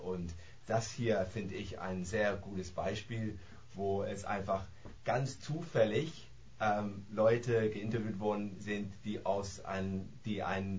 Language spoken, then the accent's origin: German; Germany; born there; also born or lived in United Kingdom; Ja, also mein Vater ist aus Barbados, genau, ich bin hier in Deutschland geboren, meine Mutter ist deutsch, aber habe auch eine große meines Lebens in Großbritannien.